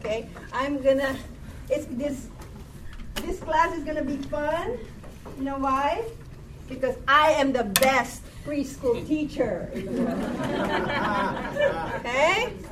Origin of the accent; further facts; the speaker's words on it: Philippines; I'm Filipino, I'm sorry.